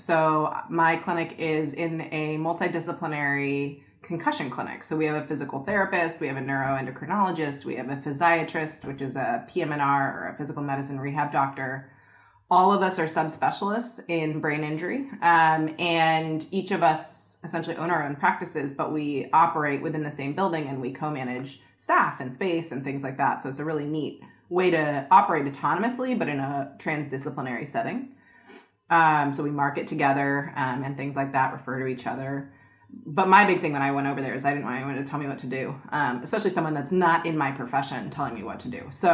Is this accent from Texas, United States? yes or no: no; California, United States; hi, I'm from California.